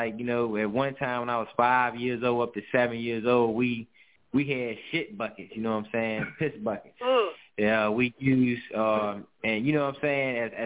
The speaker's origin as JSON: {"language": "English", "town": "Clover", "region": "Virginia", "country": "United States", "tie": "born or raised there", "also_born_or_lived": "South Boston", "said": "I came from South Boston, Virginia, originated. I grew up in Clover, Virginia, small town out in Virginia."}